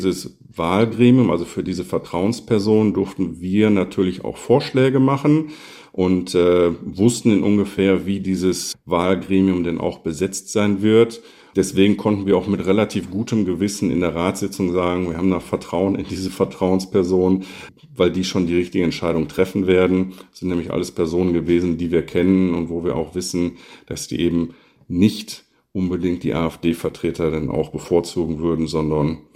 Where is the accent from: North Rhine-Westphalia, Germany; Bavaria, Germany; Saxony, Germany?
North Rhine-Westphalia, Germany; Emmerich; Ich bin in Emmerich geboren und groß geworden und lebe heute noch dort.